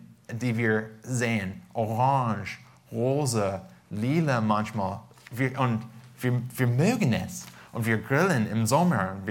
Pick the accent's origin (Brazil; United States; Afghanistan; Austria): United States; California; now in Germany; Wir kommen aus Südkalifornien. Fast jeden Abend durften wir diesen Sonnenuntergang anschauen.